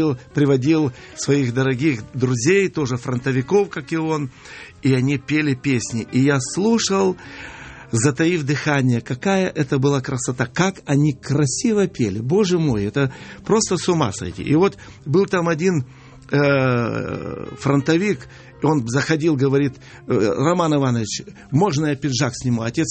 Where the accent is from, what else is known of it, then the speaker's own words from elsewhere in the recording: Dinskaya, Krasnodar Krai, Russia; Да, я сам с Кубани, станица Динская.